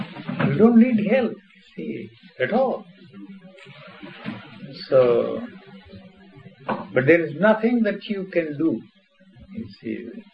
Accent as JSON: {"language": "English", "country": "India", "tie": "born or raised there", "said": "I'm an Indian. I come from India. I grew up there."}